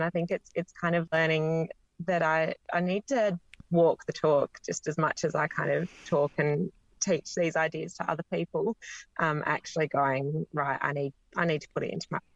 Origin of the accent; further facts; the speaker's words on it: Adelaide, South Australia, Australia; So I grew up in Adelaide. I grew up in Prospect, which we kind of always joked was about 20 minutes from everywhere within Adelaide, but had no connections to farming when I was growing up.